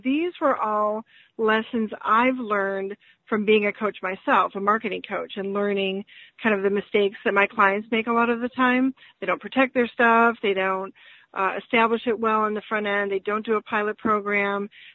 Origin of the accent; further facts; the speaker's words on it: Chicago, Illinois, United States; now in Nashville, United States; I have been a coach since 2005 in the Nashville area. I'm originally from Chicago, but when I moved here and I became a coach